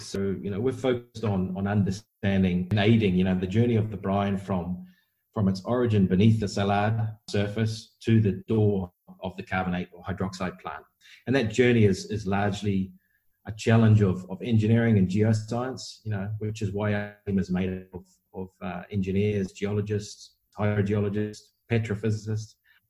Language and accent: English; New Zealand; moved away as an adult; my backstory is I'm originally from New Zealand. I finished a mechanical engineering degree there, and then I went off and spent 10 years working on oil rigs across Europe.